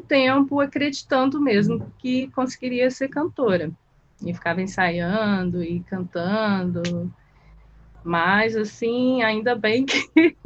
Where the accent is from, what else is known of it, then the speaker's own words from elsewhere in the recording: Araxá, Minas Gerais, Brazil; Bom, eu sou mineira, nasci em Araxá, interior de Minas. Bom, foi uma infância tranquila, de cidade pequena, sempre brincando na rua